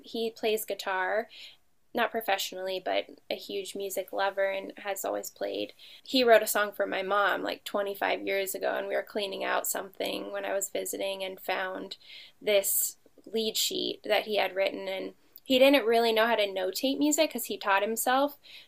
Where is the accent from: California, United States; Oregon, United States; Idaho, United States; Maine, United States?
Oregon, United States; Portland; I'm from Portland, Oregon.